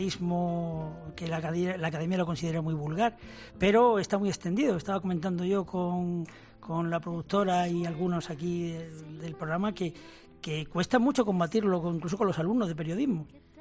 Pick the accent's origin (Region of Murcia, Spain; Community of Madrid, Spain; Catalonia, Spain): Community of Madrid, Spain; Madrid; Sí, pero yo soy tan madrileño